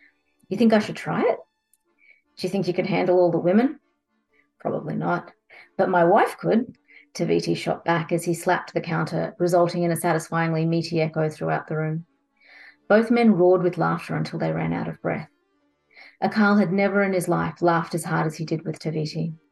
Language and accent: English; Australia; I grew up in Australia. We moved here when I was three.